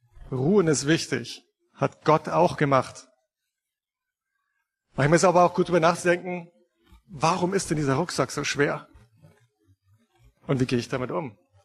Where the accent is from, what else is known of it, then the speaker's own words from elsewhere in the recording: Bavaria, Germany; Also ich bin in Bayern aufgewachsen, wir waren viel wandern.